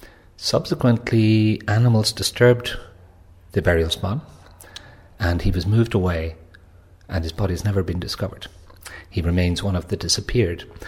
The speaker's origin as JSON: {"language": "English", "town": "Armagh", "region": "Northern Ireland", "country": "United Kingdom", "said": "Well, as I said, I'm originally from Armagh in Northern Ireland."}